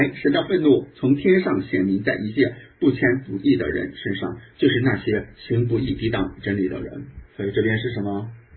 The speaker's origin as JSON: {"language": "Chinese", "country": "China", "said": "其实我们中国人"}